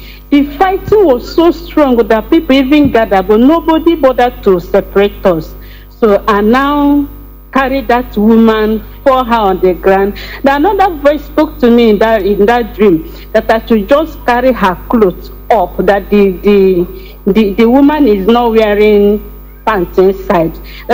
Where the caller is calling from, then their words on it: Ebonyi, Nigeria; I'm calling from Ebony State.